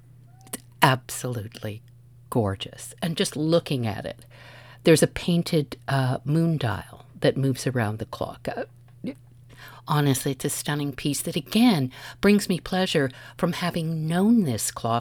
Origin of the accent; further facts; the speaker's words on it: Montreal, Quebec, Canada; born there; also born or lived in Toronto, Canada / Calgary, Canada / Victoria, Canada / London; I was born in Montreal. My parents came from Winnipeg. We lived in Montreal, Toronto, Calgary, Victoria, and then back and forth again to a few of those places